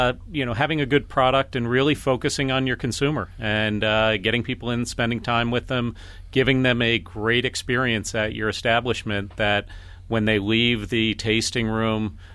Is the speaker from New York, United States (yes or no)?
no; Boston, Massachusetts, United States; I remember going to beer festivals where I grew up in Boston